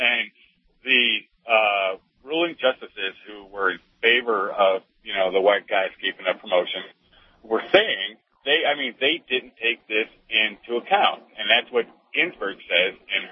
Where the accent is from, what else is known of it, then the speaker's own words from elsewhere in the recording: Chicago, Illinois, United States; I come from Chicago. I know exactly how that works.